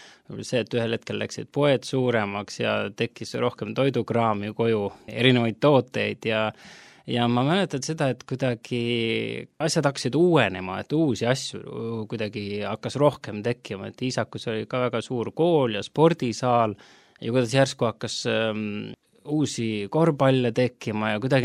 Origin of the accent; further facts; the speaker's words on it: Tallinn, Harju County, Estonia; also born or lived in Haapsalu; olen ikkagi Tallinnast, kuigi esimesed 6 eluaastat elasin Haapsalus ja siis tulime Tallinnasse kooli. Ja sellest ajast peale olen ma nii-öelda ikkagi tunnen, et olen tallinlane, et esimesed 9 aastat siis alates koolist elasin Lasnamäel